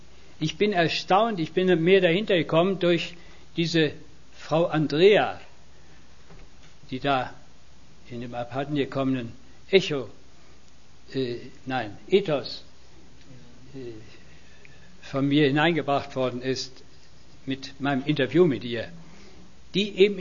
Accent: Bergneustadt, North Rhine-Westphalia, Germany; In meiner Heimatstadt, Bergneustadt, da kümmere ich mich nicht drum.

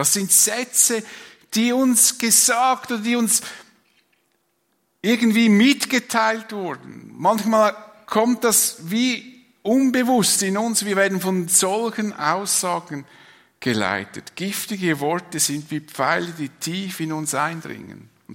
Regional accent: Switzerland; Das widerstrebt uns ja zutiefst als Schweizer, wie wir erzogen sind.

